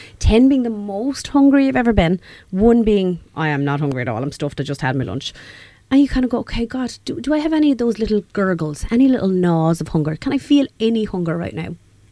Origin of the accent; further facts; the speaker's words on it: Ireland; it's amazing as Irish people, that place of beans and grains.